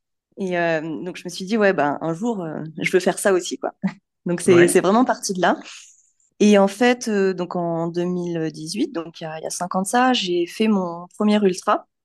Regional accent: Cherbourg, Normandy, France; j'ai 32 ans et je suis originaire de Cherbourg, donc c'est en Normandie. Je suis architecte de formation, donc j'ai fait mes études à Paris et à Rouen.

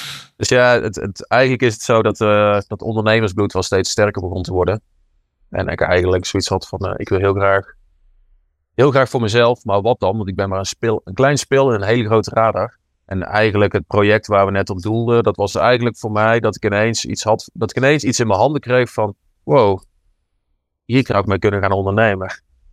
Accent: North Brabant, Netherlands; ik kom uit uit Brabant. Ik heb 5 jaar aan TU Delft gestudeerd.

